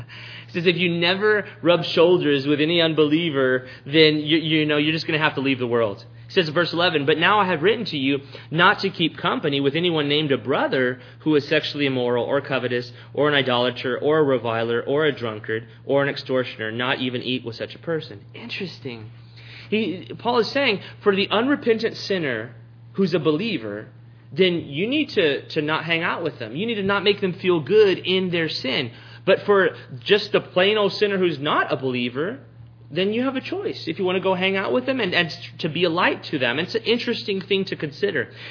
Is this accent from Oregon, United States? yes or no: no; Texas, United States; because I am a Texan, I've eaten a lot of meat in my day.